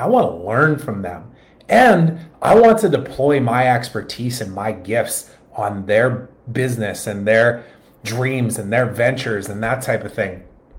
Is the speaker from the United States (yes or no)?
no; Kelowna, British Columbia, Canada; we live around the corner, but we're originally from Kelowna in British Columbia in Canada.